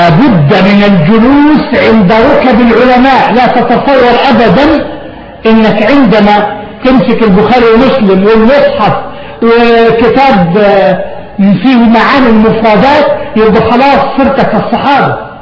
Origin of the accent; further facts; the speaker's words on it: Egypt; عندنا في مصر